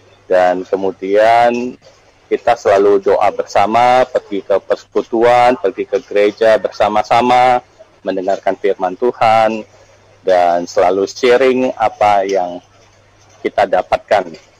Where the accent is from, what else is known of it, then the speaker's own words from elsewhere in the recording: Medan, North Sumatra, Indonesia; born there; now in Jakarta, Indonesia; lahir di Medan, dan saya sudah menikah, tinggal di Kelapa Gading